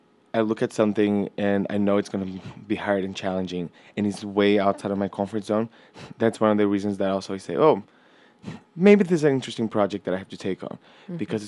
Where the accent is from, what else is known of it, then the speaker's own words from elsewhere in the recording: São Paulo, Brazil; also born or lived in London, United Kingdom; now in Los Angeles, United States; I'm originally from Brazil. So I have background in like marketing and audiovisual in São Paulo.